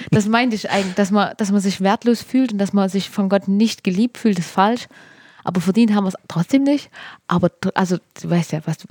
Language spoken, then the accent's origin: German; Wildenfels, Saxony, Germany; Also ich bin in Wildenfels bin ich aufgewachsen, lebe auch noch dort